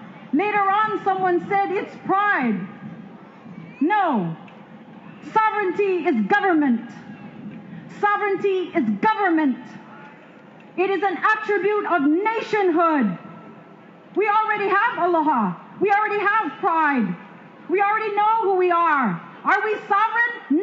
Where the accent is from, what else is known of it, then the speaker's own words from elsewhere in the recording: Hawaii, United States; We are not 50% Hawaiian. We are Hawaiian, period.